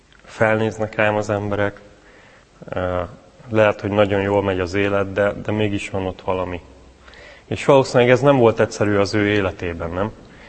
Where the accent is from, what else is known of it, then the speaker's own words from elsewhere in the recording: Debrecen, Hajdú-Bihar, Hungary; moved away as an adult; én egyébként debreceni vagyok. Ott születtem. oda jártam iskolába. 18 éves koromig Debrecenben éltem. Az Ady Endre gimnáziumba jártam.